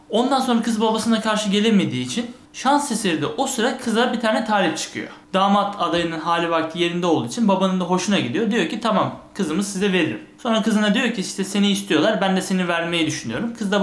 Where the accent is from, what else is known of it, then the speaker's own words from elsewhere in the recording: Rize, Turkey; Bu kabı şimdi Rizeliyiz.